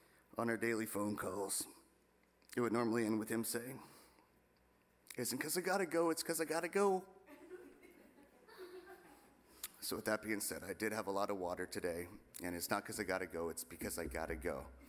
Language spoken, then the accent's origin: English; Pittsburgh, Pennsylvania, United States; now in Florida, United States; From growing up in Pittsburgh, taking my sister and I to school every day before he had to go to work.